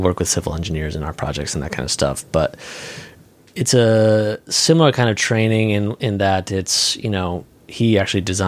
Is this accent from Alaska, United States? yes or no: no; Connecticut, United States; Yeah, I'm originally from Connecticut, mm-hmm. and I went to school, college in Boston, and then I moved out here after that.